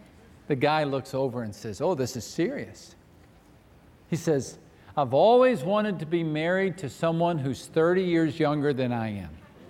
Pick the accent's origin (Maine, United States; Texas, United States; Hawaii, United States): Texas, United States; But I grew up in West Texas, and I don't know if you've ever seen pictures of West Texas.